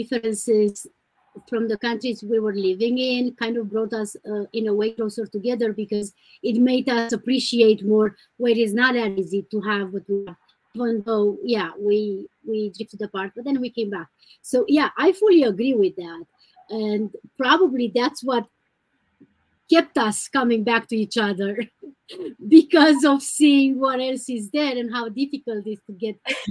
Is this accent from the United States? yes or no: no; Transylvania, Romania; as we are both born and raised in Transylvania, but lived in so many different countries